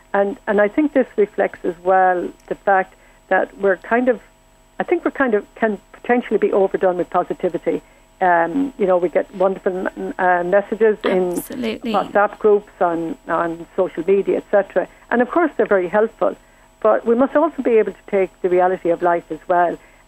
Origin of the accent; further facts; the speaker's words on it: Lismore, Munster, Ireland; when I grew up in Lismore in County Waterford